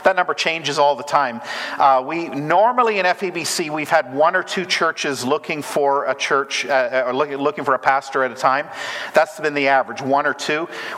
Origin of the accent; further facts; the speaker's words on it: Nova Scotia, Canada; also born or lived in Alberta; now in United States; I was born in Alberta. I grew up in Nova Scotia, went to Briarcrest, met my wife there. She's from Langham, Saskatchewan. And we've been in the States for almost 20 years now